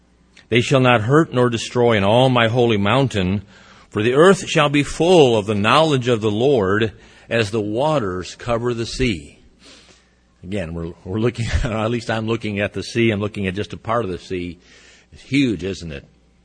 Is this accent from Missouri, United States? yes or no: yes; Missouri, United States; Again, I'm from Missouri. I never get to see this in Missouri.